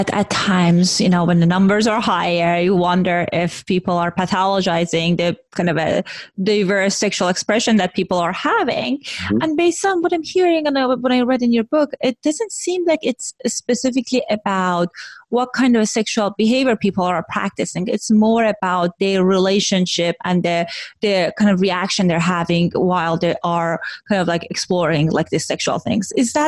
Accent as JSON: {"language": "English", "country": "Iran", "tie": "born or raised there", "said": "I'm Iranian and I grew up in Iran."}